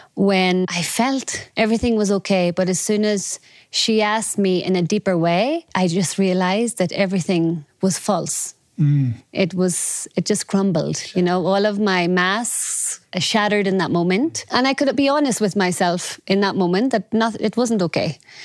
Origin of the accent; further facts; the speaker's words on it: Ireland; because I grew up in Ireland in the remote countryside and without any neighbors, and was always outside in nature.